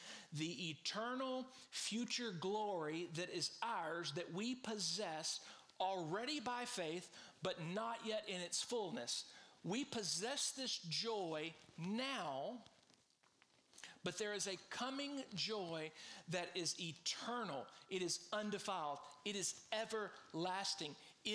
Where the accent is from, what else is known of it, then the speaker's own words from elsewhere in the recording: Shreveport, Louisiana, United States; And then I became a pastor in Bossier City, which is the sister city of my hometown, Shreveport, Louisiana.